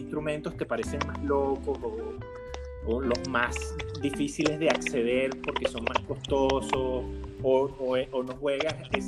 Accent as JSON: {"language": "Spanish", "town": "Maracay", "region": "Aragua", "country": "Venezuela", "tie": "born there", "said": "Bueno, yo nací en Maracay, pero crecí en varias partes. Pero mi corazón es turmereño."}